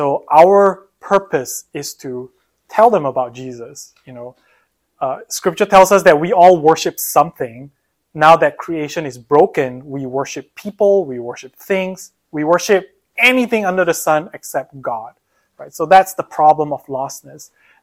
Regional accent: Malaysia; Malaysia, yes. I'm from Malaysia.

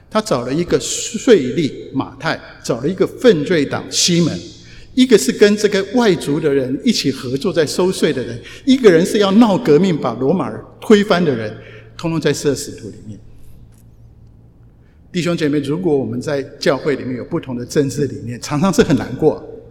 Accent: Taiwan; 我讲我从台湾来，我从台湾的教会来

